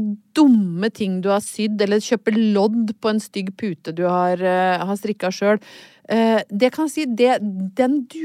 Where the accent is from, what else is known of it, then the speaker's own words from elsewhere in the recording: Brøttum, Innlandet, Norway; og jeg kom jo fra Brøttum, hvor jeg veldig vant til.